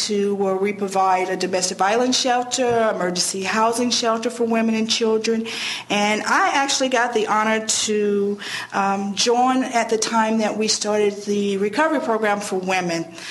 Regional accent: the South, United States; that old saying, I'm from the South, the old saying

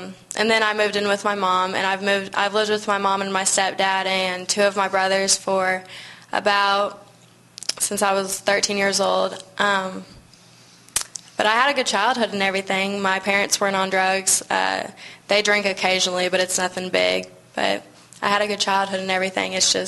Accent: Evansville, Indiana, United States; born there; I was born in Evansville, Indiana.

